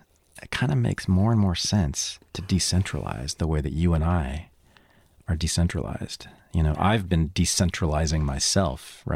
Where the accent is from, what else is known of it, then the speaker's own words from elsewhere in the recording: San Francisco, California, United States; San Francisco, my hometown, right?